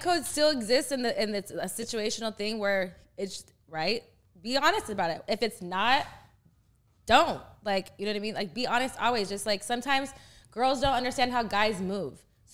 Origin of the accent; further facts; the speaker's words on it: Texas, United States; Just because I'm from Texas, motherfucker, are you trying to trail me?